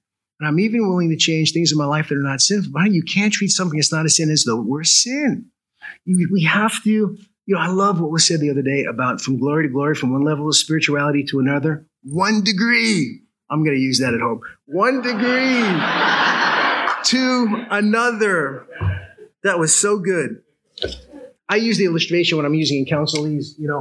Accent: New York, United States; Like, we were first married, and you know, I grew up in New York, and my mom taught me manners.

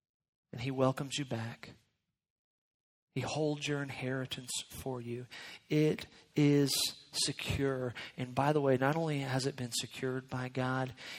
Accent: Florida, United States; Pastor Tony mentioned I'm from Florida. Really long winters are still hard for me.

